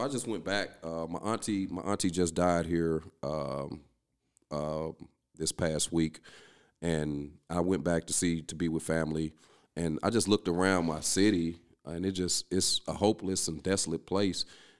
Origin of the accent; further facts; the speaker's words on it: East St. Louis, Illinois, United States; I'm originally from East St. Louis.